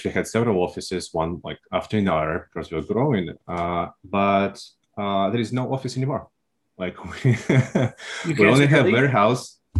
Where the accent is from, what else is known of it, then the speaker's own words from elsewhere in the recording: Russia; English is a second language; And I am originally from Russia, as you can tell from my accent.